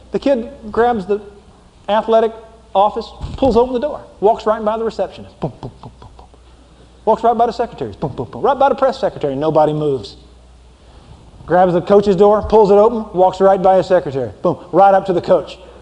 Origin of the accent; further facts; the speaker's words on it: Ireland; I'm an Irishman, second. I'm a child of God, first.